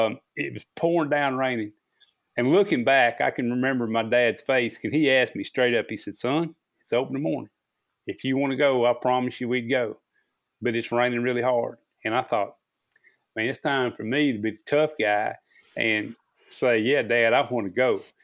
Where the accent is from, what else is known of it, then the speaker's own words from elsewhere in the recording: Rolla, Missouri, United States; born there; So, while I was born in Missouri. I was born in the Ozarks, Phelps County Hospital, Rolla, Missouri, is where it says on my birth certificate